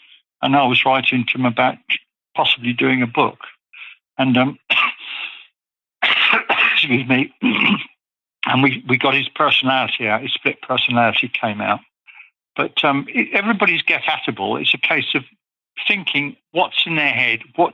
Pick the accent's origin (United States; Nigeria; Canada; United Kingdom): United Kingdom; I'm not just saying this because I'm British